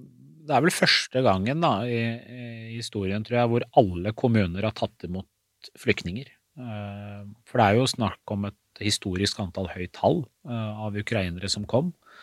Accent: Skotselva, Buskerud, Norway; når jeg vokste opp I Skotselva. For jeg ble jo fort hamas ut fra Kopperud og Kopperudsvingen, som var liksom nabolag vi bodde. Aldri hamas ut fra Iran eller Teheran, ikke sant?

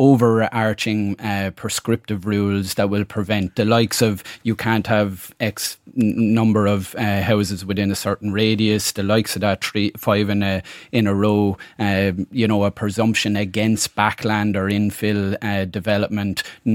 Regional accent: Waterford, Munster, Ireland; I'm from Waterford City.

